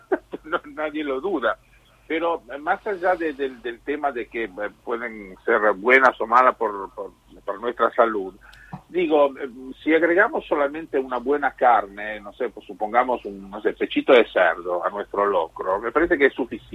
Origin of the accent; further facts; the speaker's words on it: Italy; yo ahora pienso en Italia porque soy italiano